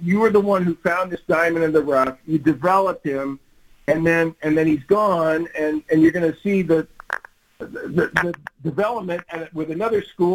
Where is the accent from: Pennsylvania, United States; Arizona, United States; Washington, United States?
Washington, United States; Seattle; And I hate to say this because I grew up in Seattle. It's always going to be my hometown, but I just don't miss it, John.